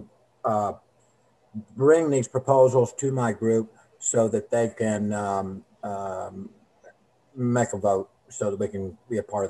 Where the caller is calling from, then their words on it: Lowell, Arkansas, United States; I'm calling from Lowell, Arkansas.